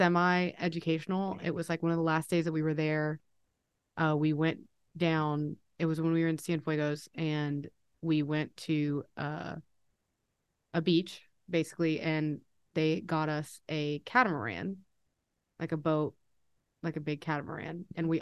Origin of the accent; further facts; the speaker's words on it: United States; You can't technically like legally be a tourist as an American in Cuba.